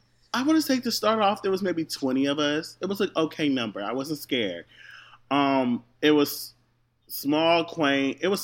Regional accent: Houston, Texas, United States; guess what? I'm from Houston. So don't argue with me.

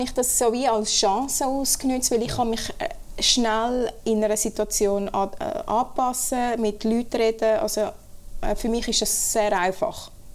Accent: Switzerland; born there; aber ich bin in der Schweiz geboren.

